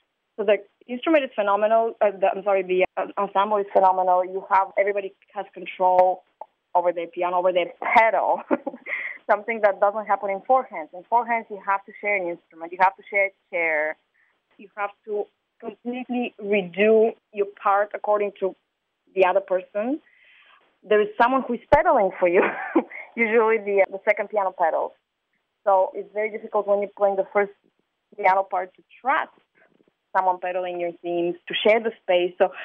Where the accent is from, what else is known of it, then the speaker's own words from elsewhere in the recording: United States; And just it happened that I was from the United States